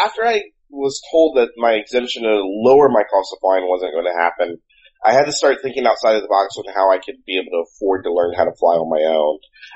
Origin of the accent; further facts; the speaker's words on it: Georgia, United States; also born or lived in Florida; You know, growing up in the South here, in Georgia primarily, Georgia and Florida, nice flying weather sometimes